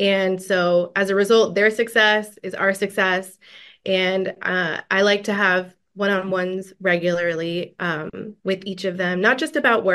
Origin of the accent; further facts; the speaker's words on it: Georgia, United States; And being in Gwinnett, I'm from Gwinnett. I grew up in Gwinnett. Gwinnett has one of the highest populations of Hispanics in Georgia.